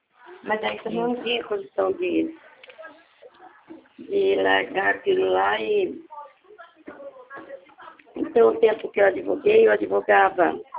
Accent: Santa Bárbara d'Oeste, São Paulo, Brazil; now in Americana, Brazil; que eu sou de Santa Bárbara, né?

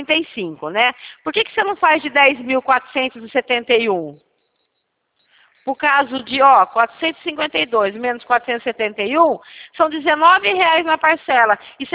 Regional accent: Rio Claro, São Paulo, Brazil; Eu sou de Rio Claro mesmo. Eu sou de Rio Claro, eu sou aqui de Rio Claro

